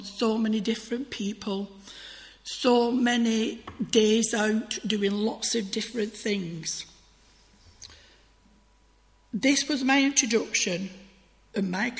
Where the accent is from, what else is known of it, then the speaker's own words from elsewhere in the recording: Tyldesley, North West England, United Kingdom; So Tilsley, born and bred in Tilsley, born in the house that mum and dad lived in. Aunties, uncles, cousins, everybody was round.